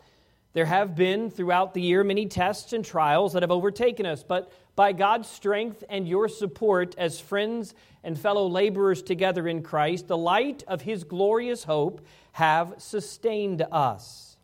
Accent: Virginia, United States; Friends of mine from back where I grew up in Virginia.

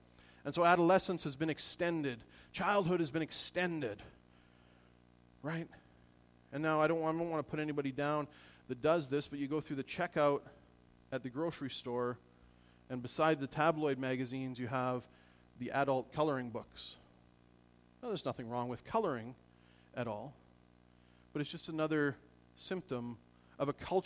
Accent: Alberta, Canada; I grew up just outside of Edmonton.

